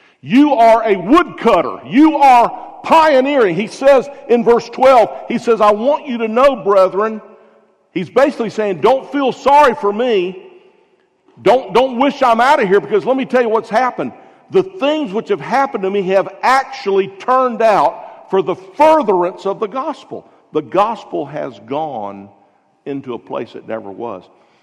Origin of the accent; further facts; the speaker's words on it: Jacksonville, Florida, United States; Well, I'm from Jacksonville, so I was interested in that.